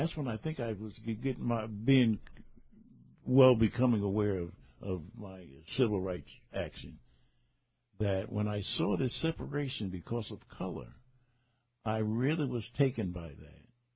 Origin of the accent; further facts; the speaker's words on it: Nyack, New York, United States; we had a community center in the black community, Nyack, where we had entertainment, dances, and parties there.